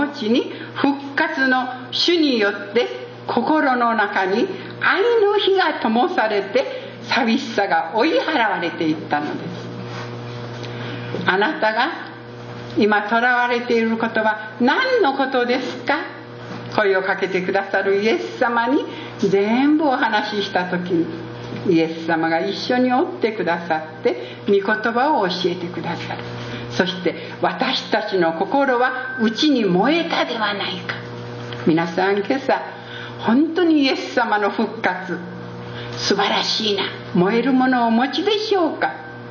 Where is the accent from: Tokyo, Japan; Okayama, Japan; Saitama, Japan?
Okayama, Japan; 私は岡山県の人間ですが